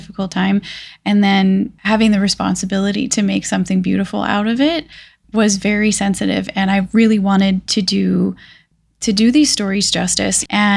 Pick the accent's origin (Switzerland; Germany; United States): United States; Hawaii; So I was raised on Maui. I moved here when I was very young, around like 10 years old, and finished all of my school years here, graduated from St. Anthony in Wailuku, and stayed on island for a little bit